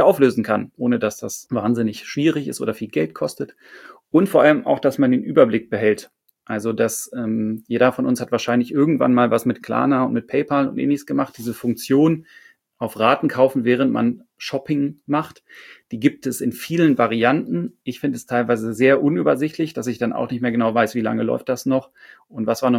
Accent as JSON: {"language": "German", "region": "Hamburg", "country": "Germany", "said": "denn ich bin Hamburger"}